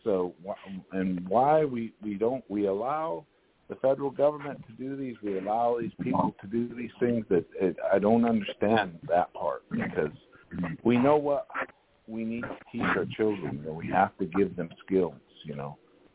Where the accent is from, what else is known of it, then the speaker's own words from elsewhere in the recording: Cheyenne River, South Dakota, United States; On my mom's side, I'm Minikoji, and so I'm from Cheyenne River, born and raised there.